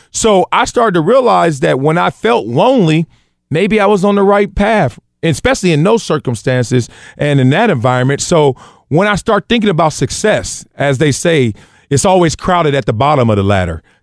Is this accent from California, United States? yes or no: yes; Compton, California, United States; growing up in Compton, the best way I could say it is you're in a race and there is some monster behind you